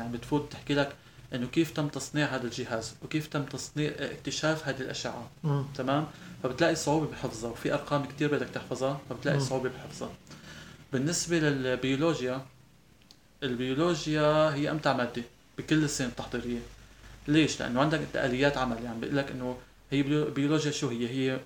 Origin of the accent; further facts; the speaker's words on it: Syria; يعني ما بس موجودة عندنا بسوريا